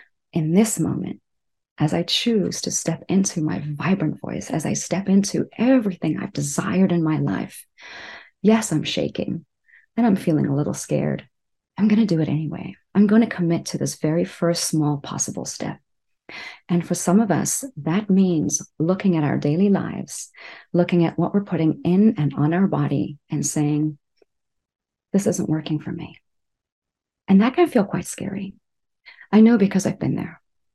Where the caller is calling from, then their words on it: Texas, United States; I'm calling in from Texas